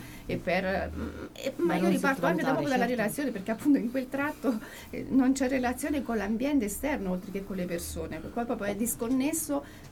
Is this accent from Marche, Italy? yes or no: no; Molise, Italy; Io sono non sono umbra, sono molisana